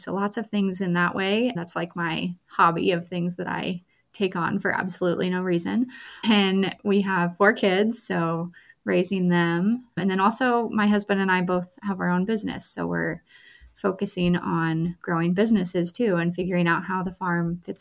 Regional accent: Kansas, United States; Yeah, I grew up in central Kansas, and that's where we are now, just not quite as far north as I grew up. I was basically on the Nebraska line where I grew up. I grew up on a hobby farm.

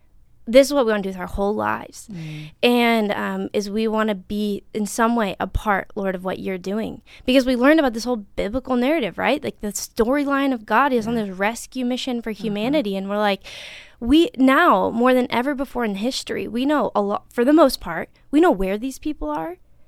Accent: Nebraska, United States; Both end up, I'm like, where are you from? Nebraska. Right? Yeah. Small town in Nebraska. Both went to something called a country school.

